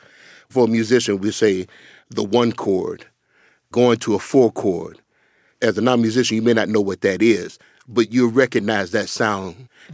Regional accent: Tuscaloosa, Alabama, United States; I've been listening to the blues ever since I've been been born, basically. I'm from Tuscaloosa, Alabama.

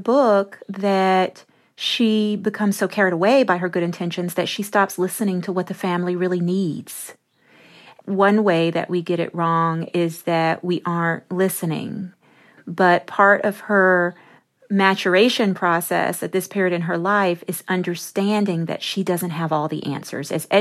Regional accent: Memphis, Tennessee, United States; I use my own childhood. I grew up in Memphis, Tennessee. I use the voices of my grandparents.

